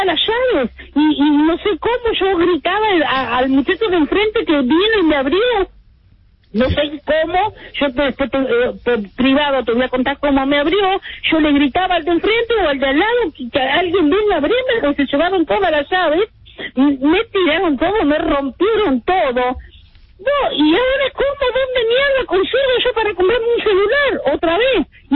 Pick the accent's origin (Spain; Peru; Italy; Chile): Italy; now in Argentina; 69 años, soy italiana.